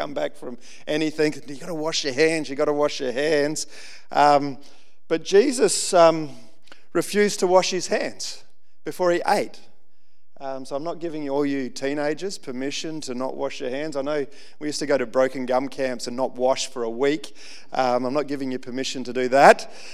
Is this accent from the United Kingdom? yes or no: no; Central Australia, Australia; I just do that out of habit of growing up in Central Australia